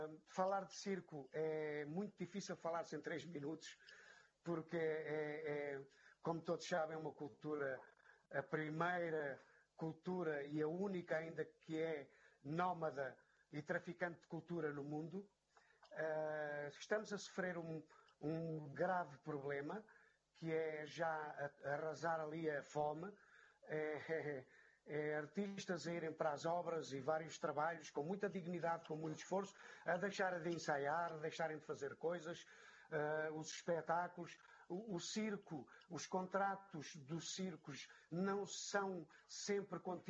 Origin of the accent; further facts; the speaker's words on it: Portugal; Não somos uma raça, somos portugueses, ouçam-nos.